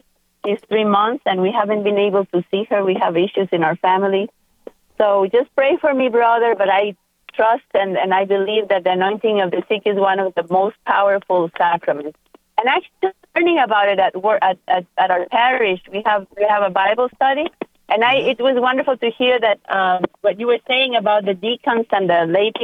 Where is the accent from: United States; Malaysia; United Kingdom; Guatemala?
Guatemala; we're from Guatemala, and St. John Paul II came to visit our country